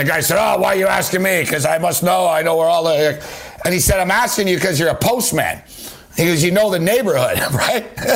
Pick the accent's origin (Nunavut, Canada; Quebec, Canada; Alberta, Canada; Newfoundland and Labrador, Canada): Quebec, Canada; I'm from Quebec. We're nut jobs. We're hotheads. We tried to break away from a country, right?